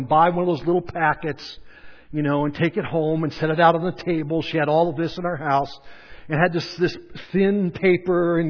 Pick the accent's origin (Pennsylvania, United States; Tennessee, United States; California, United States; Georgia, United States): Pennsylvania, United States; Montrose; I grew up actually in Montrose, Pennsylvania.